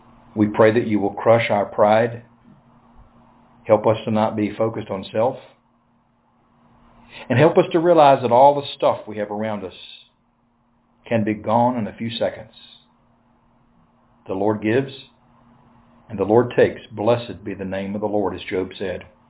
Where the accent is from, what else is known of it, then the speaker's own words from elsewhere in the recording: United States; I'm an American, but first of all, my citizenship is in heaven.